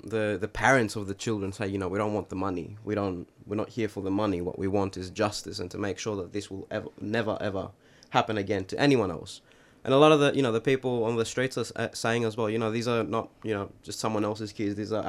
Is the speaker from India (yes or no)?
no; Thessaloniki, Central Macedonia, Greece; I mean, I'm from Thessaloniki.